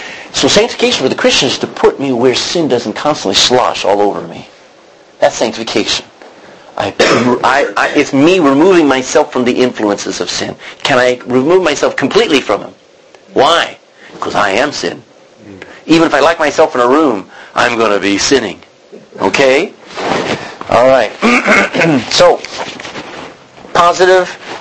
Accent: Texas, United States; We grew up in Texas, and we'd have a hailstorm come that would dent the cars.

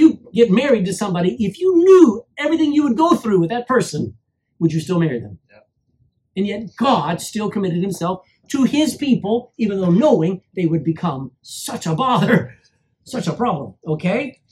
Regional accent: Texas, United States; I mean, I'm from Texas. I mean, Texas is big, but I'm not going to tell you what it's big of.

